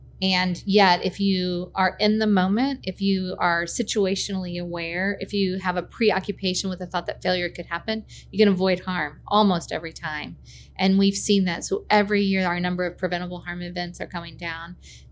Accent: Little Rock, Arkansas, United States; because I grew up in Little Rock. My family moved here when I was in third grade for my dad to become the first fellowship-trained pediatric cardiologist in the state. So I went to high school here.

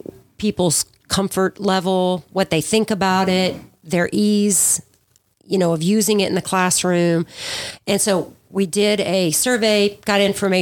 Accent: Pasadena, Texas, United States; I grew up in Pasadena

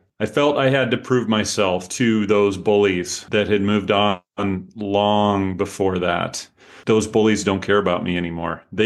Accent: Pella, Iowa, United States; So I was born in Pella, Iowa, southeast of Des Moines. If you've heard of Pella Windows, that's us.

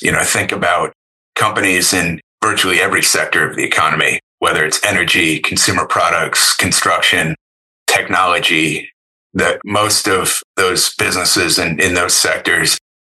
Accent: Florida, United States; moved away as an adult; I grew up in South Florida. I decided to move away for college.

